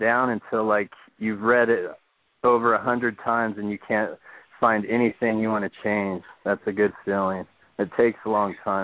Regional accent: Cheyenne, Wyoming, United States; I spent so many years growing up in Cheyenne and got into drugs and did so much bad shit, and it's like a nowhere place where all this weird, crazy shit happens.

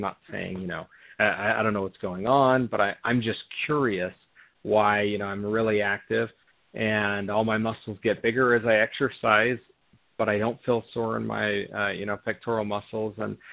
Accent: Utah, United States; also born or lived in South America / Europe; Originally from a ski town in Utah. So I grew up skiing, okay, and then crossed over to the dark side. But yeah, originally from Utah, but have lived in South America and Europe

